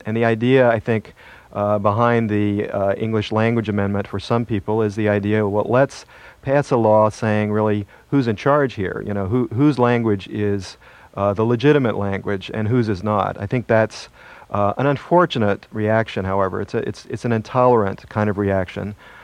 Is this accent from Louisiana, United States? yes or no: no; Washington, District of Columbia, United States; In my hometown of Washington, D.C., recently, we had an incident